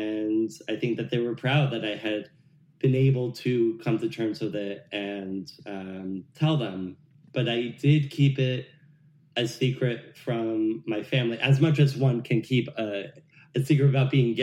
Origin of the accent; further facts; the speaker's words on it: New Jersey, United States; So I grew up in a very rural area of New Jersey, where there's a lot of cows and horses and things like that.